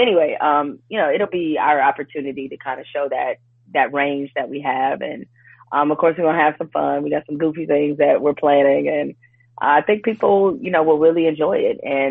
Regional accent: Detroit, Michigan, United States; And because we're both from Detroit, you know, our DJ was from Detroit.

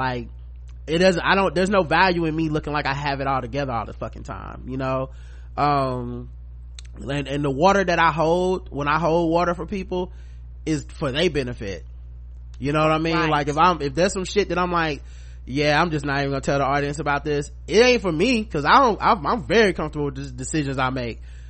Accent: the South, United States; plus we are from the South.

